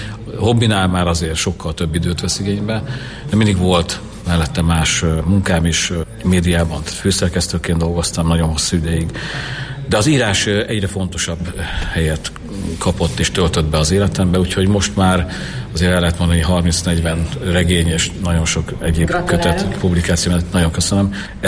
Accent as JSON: {"language": "Hungarian", "town": "Kecskemét", "region": "Bács-Kiskun", "country": "Hungary", "said": "Én kecskeméti vagyok"}